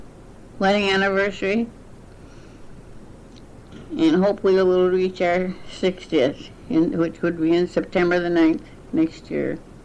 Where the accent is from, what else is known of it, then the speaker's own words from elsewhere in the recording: Saginaw, Michigan, United States; I was born in Saginaw, Michigan in 1890. On the east side of Saginaw, and where we were raised with having three sisters